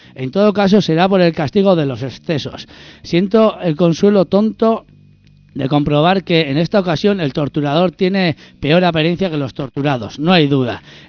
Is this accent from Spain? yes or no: yes; Basque Country, Spain; yo, que soy vasco y rojo, además de varias istas